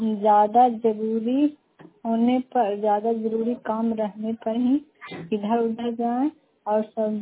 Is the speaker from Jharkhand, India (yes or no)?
no; Nalanda, Bihar, India; मैं बडीहा गांव की निवासी हूँ। भूठा खार पंचायत है, नालंदा जिला से।